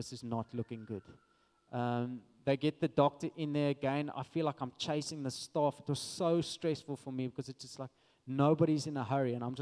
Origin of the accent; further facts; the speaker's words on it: Western Cape, South Africa; I don't know Joburg. I mean, we're from the Western Cape.